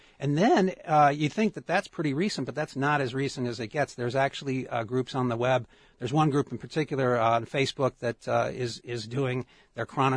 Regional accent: Chicago, Illinois, United States; now in Tucson, United States; I'm from Chicago originally.

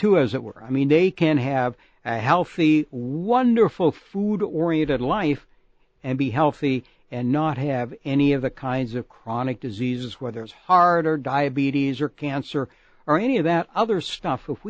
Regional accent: the Prairies, Canada; moved away as an adult; now in Tucson, United States; Well, I'm not actually. Actually, I'm from the Canadian prairies originally, but ended up in Tucson in graduate school in the late 60s and never could get the old Pueblo out of my blood.

